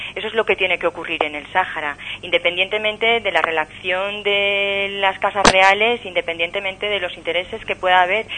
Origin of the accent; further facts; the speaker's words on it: Valencian Community, Spain; nosotros lo podemos corroborar como valencianos